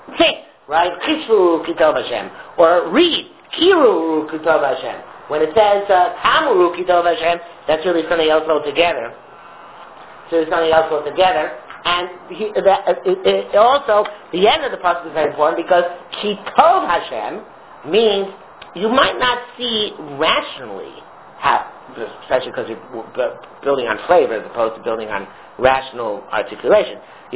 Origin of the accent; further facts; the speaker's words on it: Toronto, Ontario, Canada; There's where are you from? I'm from Toronto, right?